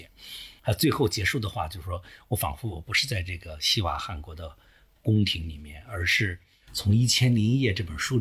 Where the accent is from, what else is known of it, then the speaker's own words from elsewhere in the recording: China; 我们作为中国人去读非中国的那个世界